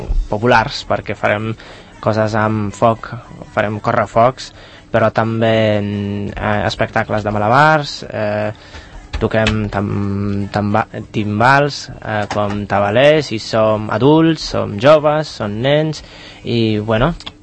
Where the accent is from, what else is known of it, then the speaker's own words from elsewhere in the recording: Poland; Catalan is a second language; soc membre de Diables de Sant Cugat, però no soc el nombre típic, soc polonès.